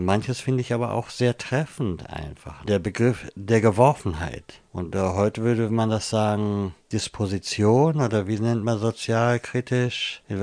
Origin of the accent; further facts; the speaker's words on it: Hamburg, Germany; auf jeden Fall bin ich auf eine gewisse Weise schon Hamburger, aber da sind ganz viele andere Strömungen noch mit dabei.